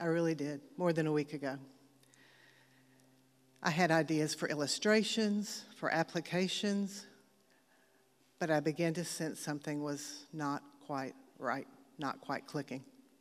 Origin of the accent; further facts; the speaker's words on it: Texas, United States; now in Augusta, United States; I've been married to Dan for almost 40 years. 38 of those years have been in Augusta. I'm originally from Texas.